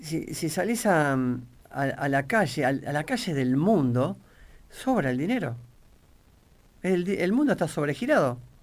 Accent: Argentina; Yo soy argentino

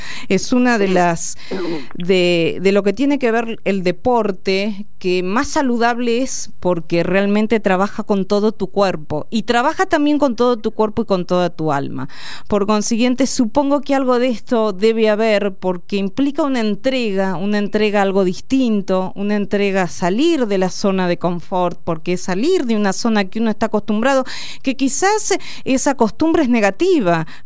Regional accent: Argentina; Creo que esto nos debe convocar y evocar como argentinos a tener un cambio

